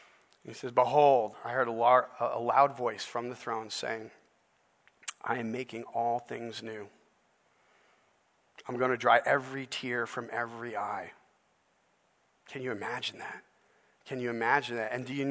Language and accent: English; New York, United States; I grew up in New York, I worked at a pizzeria.